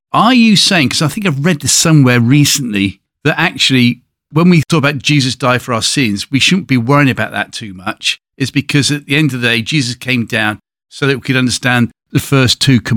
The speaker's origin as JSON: {"language": "English", "region": "England", "country": "United Kingdom", "said": "I'm English."}